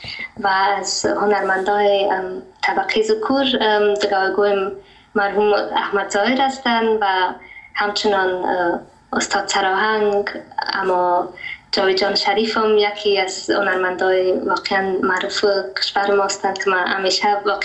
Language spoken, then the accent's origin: Persian; Germany; بله، آمده آلمان تولد شدیم و امیجا بزرگم شدیم.